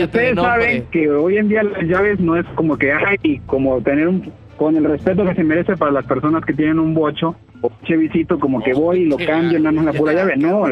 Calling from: Mexico City, Mexico; De aquí, de la Ciudad de México.

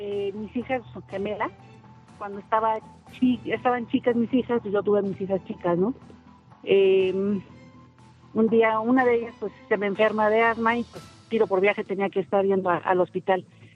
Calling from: Mexico City, Mexico

